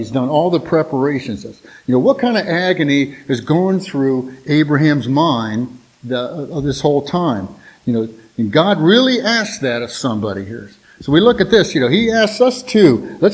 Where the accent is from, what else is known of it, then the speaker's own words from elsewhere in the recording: Huber Ridge, Ohio, United States; I was raised over there in Huber Ridge there, kind of across 161 from you guys.